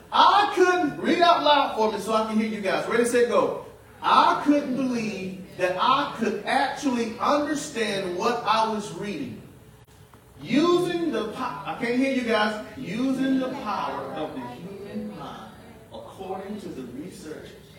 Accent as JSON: {"language": "English", "town": "Falfara", "region": "South Carolina", "country": "United States", "said": "I'm from Falfara, South Carolina. I talk a certain way. And I own it. I love it. I'm proud of it."}